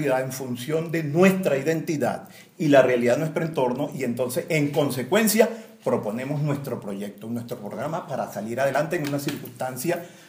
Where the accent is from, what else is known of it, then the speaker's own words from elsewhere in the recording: Venezuela; Nosotros tenemos el privilegio como venezolanos de una base filosófica, social y política propia